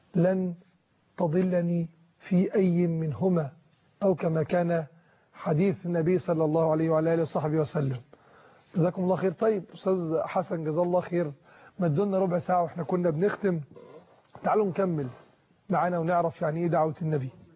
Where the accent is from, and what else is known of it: Egypt